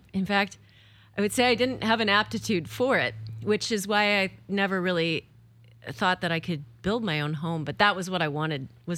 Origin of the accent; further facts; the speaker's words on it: Vashon, Washington, United States; my dream was to get back to my hometown here on the island on Vashon. I grew up here